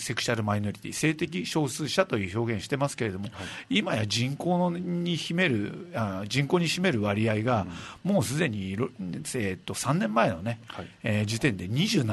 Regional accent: Okinawa, Japan; はい、でも母親は沖縄の人間だし、はい、親戚もみんな沖縄の人間だし、はい、沖縄生まれの沖縄育ちなのに

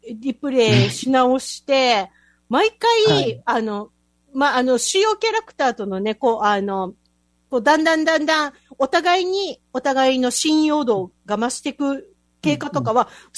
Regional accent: Kyushu, Japan; now in Okinawa, Japan; もともと私、生まれ育ったのが九州なんで、まあ、海も近ければ近いっていう話なんですけれども、はい、どっちかっていうと常に山を見ながら生きてきた人間なので

